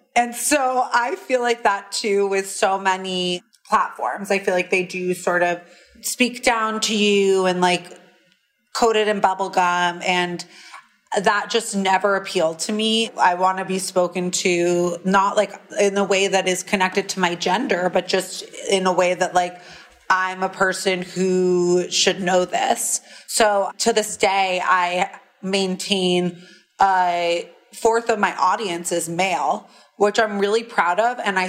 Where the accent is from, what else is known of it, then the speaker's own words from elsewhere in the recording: New York, United States; I grew up on the Upper East Side and was just always around finance and money and wealth